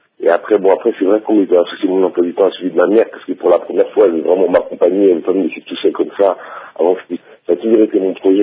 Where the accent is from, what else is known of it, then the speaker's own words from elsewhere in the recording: Paris, Île-de-France, France; moi, je suis né à Paris, en plus, dans le 18e, à place de Clichy. Donc, voilà, je suis né ici à domicile.